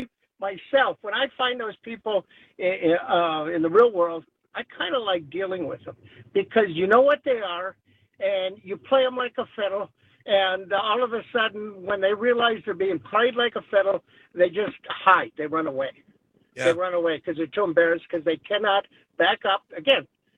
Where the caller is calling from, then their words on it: Oconomowoc, Wisconsin, United States; Oh, Connemore.